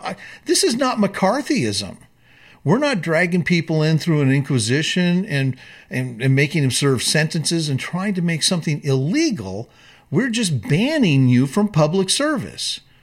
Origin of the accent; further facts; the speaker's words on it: United States; That we as American citizens are duty bound by that same oath because it's our birthright. It is an obligation because we are born a citizen.